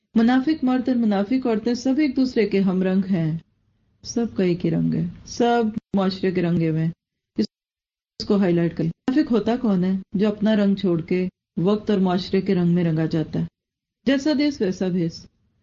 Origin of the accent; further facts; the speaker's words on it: Pakistan; میں خود بھی پاکستانی ہوں